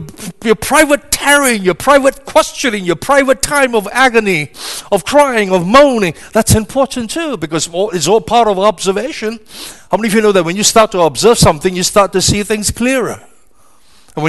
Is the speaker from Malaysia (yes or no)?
yes; Pahang, Malaysia; When I used to spend the early years growing up in the East Coast in the state of Pahang